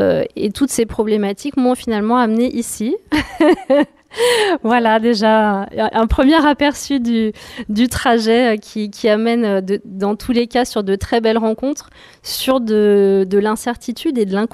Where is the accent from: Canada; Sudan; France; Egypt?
France; Lyon, Auvergne-Rhône-Alpes; Donc moi, je viens de Lyon